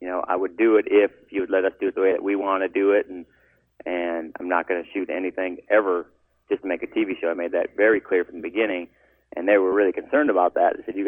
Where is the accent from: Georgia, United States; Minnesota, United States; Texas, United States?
Minnesota, United States; we're from Minnesota, but the first place I bought was in Kansas